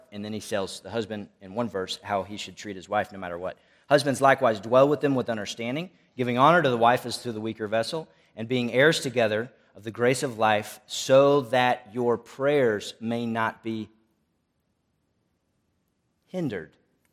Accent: United States; and I know it's easy for me to say this because I'm an American

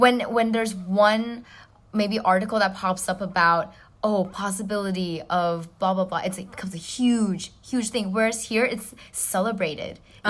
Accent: Hong Kong; Because I am from Hong Kong

